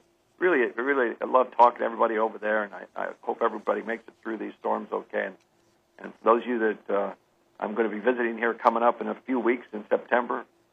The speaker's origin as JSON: {"language": "English", "country": "Ireland", "said": "But you go over to Ireland, and being Irish, I noticed these things."}